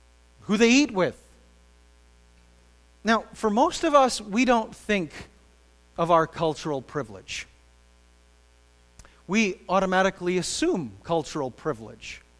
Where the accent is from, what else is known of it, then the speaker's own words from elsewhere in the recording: Canada; accent: Canadian; also born or lived in Kentucky; As a Canadian, I was totally in a different category just by being Canadian. And I had a funny accent, and I said a boot all the time, apparently, and sorry.